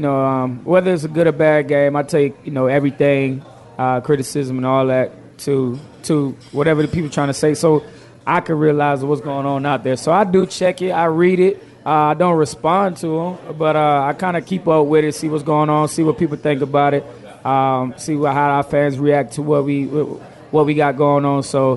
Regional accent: Orangeburg, South Carolina, United States; right there in my hometown, South Carolina, Orangeburg, South Carolina.

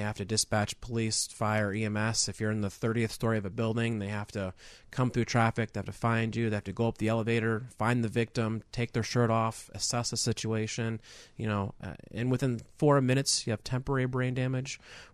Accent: Cedar Rapids, Iowa, United States; moved away as an adult; now in Chicago, United States; Yeah, so I literally I grew up in Cedar Rapids, Iowa, started the business in Cedar Rapids, Iowa, and just knew that Chicago was a great hub for travel

